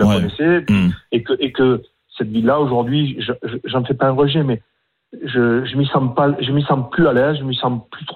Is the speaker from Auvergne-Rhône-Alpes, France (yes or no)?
no; Marseille, Provence-Alpes-Côte d'Azur, France; moved away; Je suis un enfant des quartiers. Moi, j'ai grandi à Marseille dans les quartiers nord.